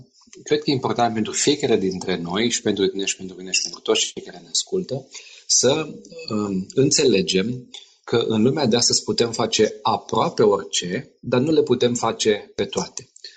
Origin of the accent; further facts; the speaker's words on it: Oradea, Bihor County, Romania; Eram student la Oradea și am devenit membru AES, cu Asociația Sfințească. Eu sunt din Oradea, da.